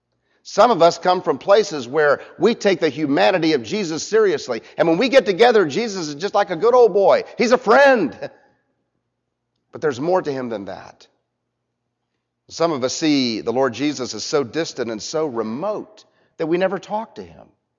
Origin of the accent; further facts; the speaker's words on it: Orlando, Florida, United States; Orlando's my hometown. I don't like to go back there.